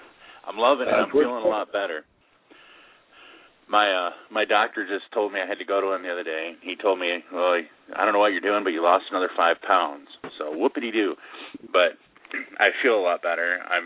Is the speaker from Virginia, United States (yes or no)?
no; Michigan, United States; Michigan.